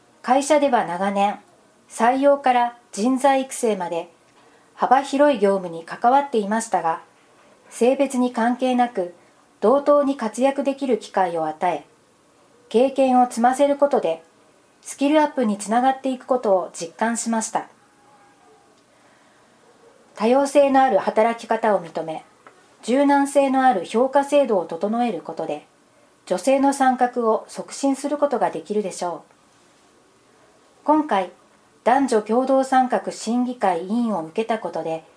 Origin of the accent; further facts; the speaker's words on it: United States; Japanese is a second language; now in Japan; 日本に来たとき、 私はこの文化に驚いたことを覚えています。アメリカは美味しければ感想は言わずに料理に